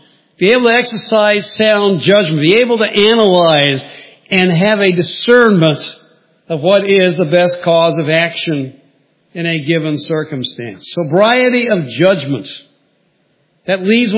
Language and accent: English; United Kingdom; Okay, I'm a Brit